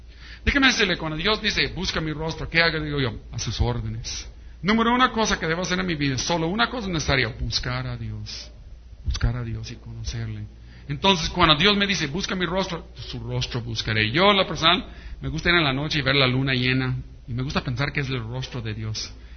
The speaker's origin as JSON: {"language": "Spanish", "town": "Chula Vista", "region": "California", "country": "United States", "tie": "born or raised there", "said": "yo me crié en Estados Unidos, en Chula Vista"}